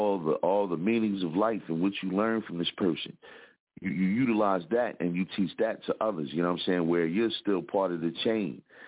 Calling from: Philadelphia, Pennsylvania, United States; one half of the Booze Brothers from the Broad Street Bully side of Philadelphia.

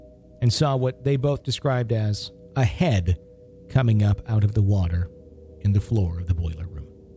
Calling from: Virginia, United States; from Central Virginia.

